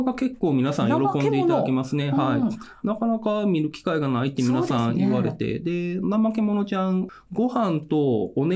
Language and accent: Japanese; Kyoto, Japan; 関西、京都の、出身になりまして。